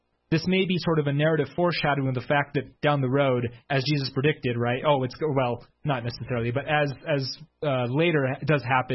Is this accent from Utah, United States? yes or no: yes; Salt Lake City, Utah, United States; So when I was growing up in Salt Lake City, and we would have mutual night